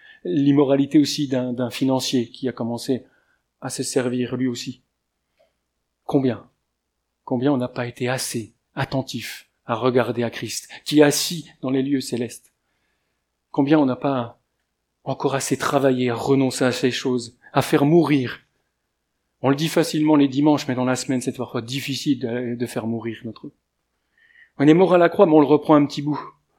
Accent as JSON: {"language": "French", "country": "France", "said": "je dois prouver que je suis français."}